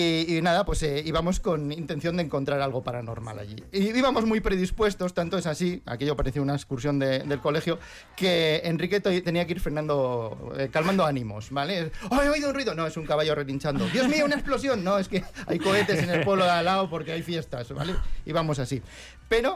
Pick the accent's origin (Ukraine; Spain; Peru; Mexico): Spain; Bilbao, Basque Country; born there; Nací en Begoña, no puedo evitarlo.